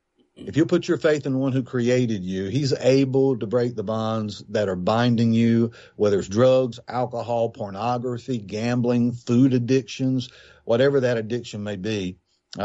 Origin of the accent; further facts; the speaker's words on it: North Carolina, United States; I grew up in Eastern North Carolina, wonderful family. My mother was a strong believer.